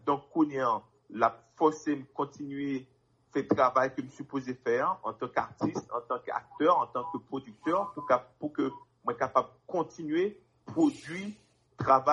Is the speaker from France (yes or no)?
no; Haiti; en tant que haïtien